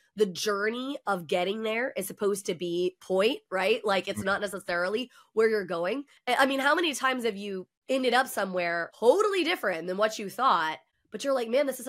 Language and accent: English; the South, United States; And especially as a woman and the fact that I grew up in the South.